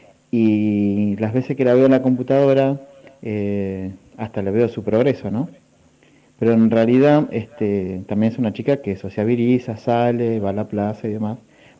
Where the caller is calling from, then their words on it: San Bernardo, Santiago Metropolitan, Chile; de San Bernardo.